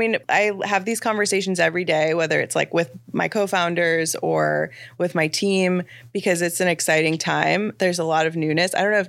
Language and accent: English; Midwest, United States; And I'm originally from the Midwest.